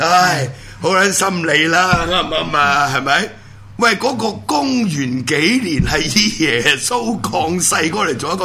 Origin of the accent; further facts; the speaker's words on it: Hong Kong; 我香港出世係咪？我喺呢度成長係咪先？屌你媽！我人生六十幾年，其中有大部分嘅時間喺港英統治底下嘅，喺嗰度生存發展嘅，係咪？講句難聽啲，喺文化上我係一個中國人